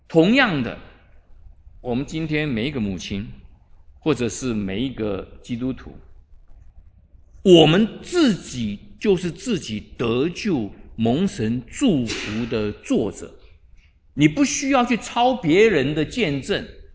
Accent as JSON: {"language": "Chinese", "country": "China", "said": "我们在这边没有一个是犹太人，我们都是中国人，没有一个犹太人，我们每一个都是外邦人。"}